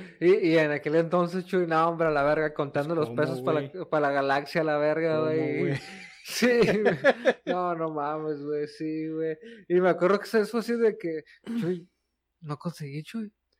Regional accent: Mexico City, Mexico; now in Tijuana, Mexico; aquí soy nativo, güey. O sea, ¿sí? Realmente hablo como hablo, pocheo. O sea, todo aquí como tijuanense. Pero el día que se enteran que soy chilango, soy el chilango.

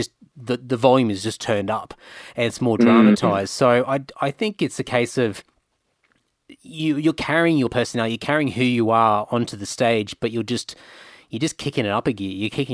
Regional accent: Australia; growing up in Australia

